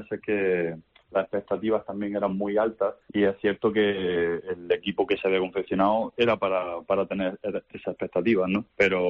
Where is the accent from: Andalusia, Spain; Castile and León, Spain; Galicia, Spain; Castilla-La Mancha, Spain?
Andalusia, Spain; Almería; yo soy de Almería, ¿no?